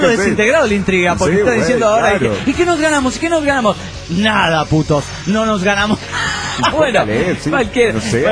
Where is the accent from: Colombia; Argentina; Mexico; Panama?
Mexico; Ecatepec, State of Mexico; de Catepec.